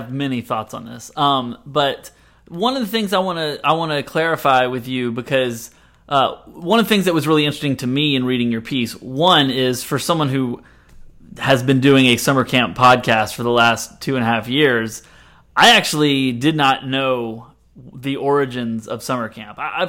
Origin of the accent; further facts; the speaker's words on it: Deep South, United States; And for me, growing up in the Deep South, that was like the only place that I had to have sort of a larger Jewish community